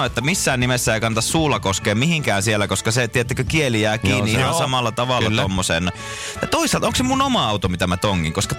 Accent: Jämsä, Central Finland, Finland; Meillä Jämsässä sanottiin.

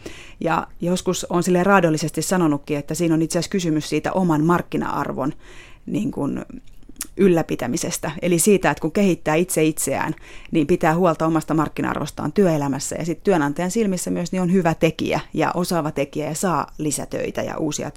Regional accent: Lahti, Päijänne Tavastia, Finland; now in Helsinki, Finland; Olen kotoisin Lahdesta ja Lahdessa olen ollut Etelä-Suomen Sanomissa töissä ja paikallisradiossa juontajana 3 vuotta ja sitten tulin Helsinkiin opiskelemaan lisää radio- ja TV-alaa.

